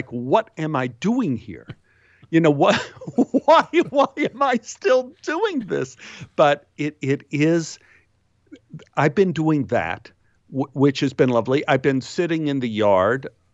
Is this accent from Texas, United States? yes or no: yes; Texas, United States; I'm from Texas, so I'm familiar with asses.